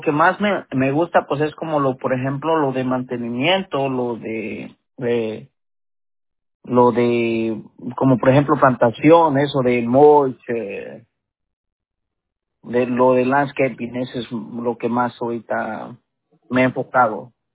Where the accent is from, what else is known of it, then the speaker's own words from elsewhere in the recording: Ciudad Altamirano, Guerrero, Mexico; Altamirano, sí, Altamirano